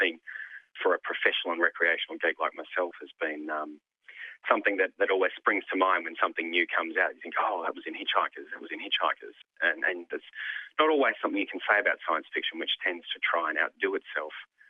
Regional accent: Sydney, New South Wales, Australia; I'm from Sydney

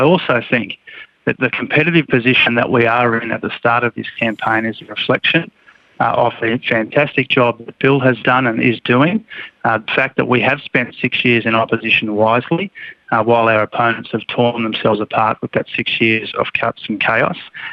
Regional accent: Queensland, Australia; my home state of Queensland will be key

